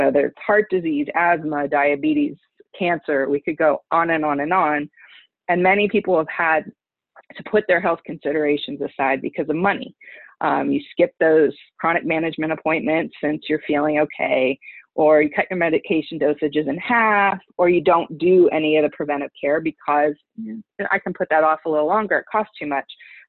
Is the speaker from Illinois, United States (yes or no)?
no; Johnstown, Pennsylvania, United States; I am one of those ordinary working class Pennsylvanians. I grew up in Johnstown. The daughter of a steel worker and a homemaker.